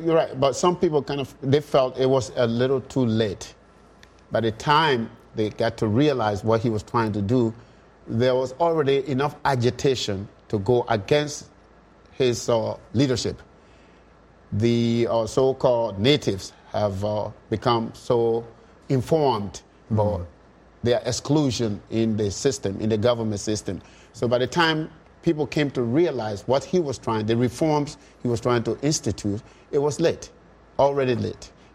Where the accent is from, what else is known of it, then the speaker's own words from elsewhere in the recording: Liberia; as a young man growing up in Liberia